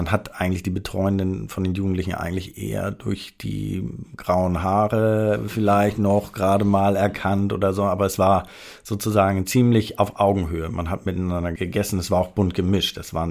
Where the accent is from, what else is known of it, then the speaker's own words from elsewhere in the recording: Hamburg, Germany; als ganz junger Sozialarbeiter in Hamburg, wo ich aufgewachsen bin.